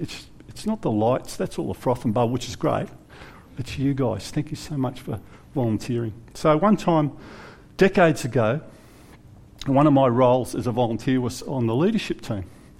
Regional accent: Australia; being an Aussie, and Aussie for generations through the line, like many of you

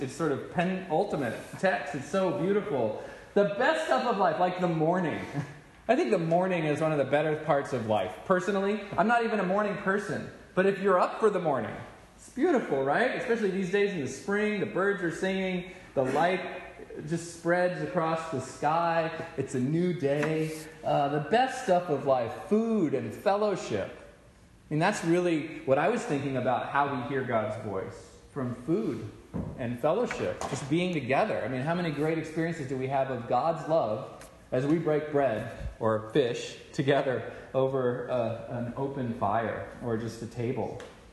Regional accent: Texas, United States; Which, you know, I'm from Texas, so I love that.

